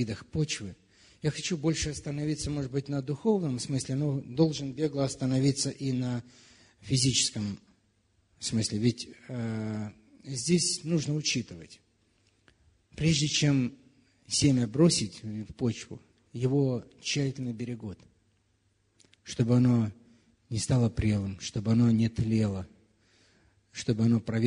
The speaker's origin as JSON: {"language": "Russian", "country": "Moldova", "tie": "born or raised there", "said": "Я вспоминаю, я вырос сам в Молдавии"}